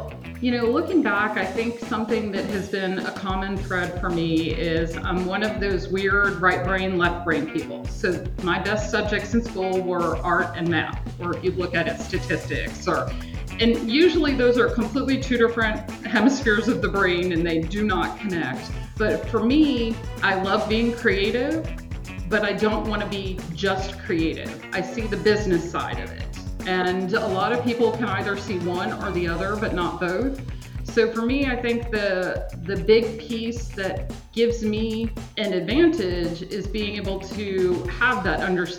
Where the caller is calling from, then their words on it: Raleigh, North Carolina, United States; I am calling in from Raleigh, North Carolina, the Research Triangle Park area.